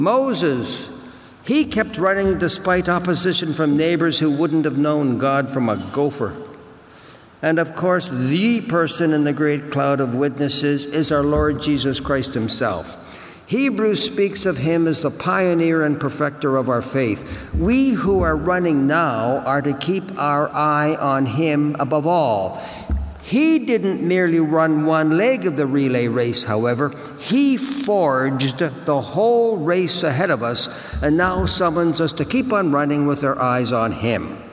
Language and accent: English; Winnipeg, Manitoba, Canada; also born or lived in Edmonton; My family left Winnipeg in 1950. I was born in Edmonton, moved to Winnipeg later. We left Winnipeg in January 1950.